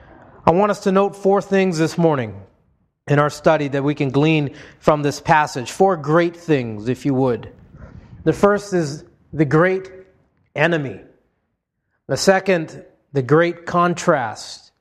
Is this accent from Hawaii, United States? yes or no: yes; Hawaii, United States; I remember growing up in Hawaii and seeing the gods of my ancestors as they were carved out of blocks of wood.